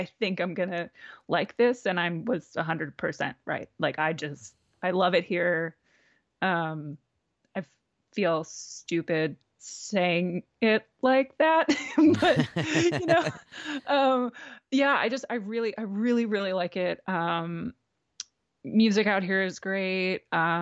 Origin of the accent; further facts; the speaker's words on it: New Jersey, United States; it's a lot of the things that I really loved about Brooklyn or Philly or, you know, growing up in New Jersey